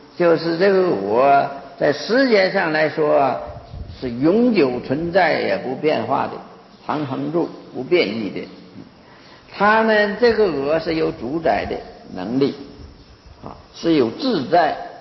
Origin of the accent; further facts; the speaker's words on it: China; 我们中国人不是太明白，只有印度的呀、啊、宗教界啊。